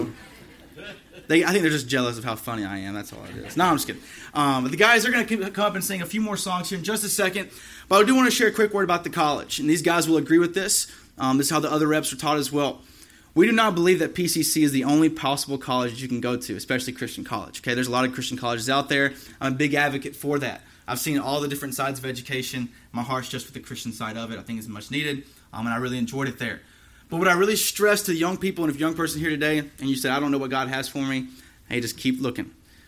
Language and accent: English; Alabama, United States; But I'm from Alabama, okay?